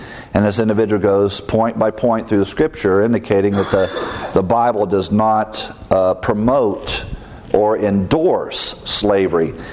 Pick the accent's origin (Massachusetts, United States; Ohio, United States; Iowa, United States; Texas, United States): Ohio, United States; did not allow anyone in those states to own slaves, including my home state of Ohio.